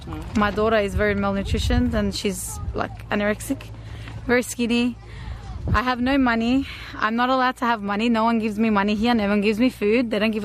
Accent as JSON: {"language": "English", "country": "Australia", "said": "I want to go back to my country. Obviously, I think everybody's asking for that because, I'm an Australian citizen"}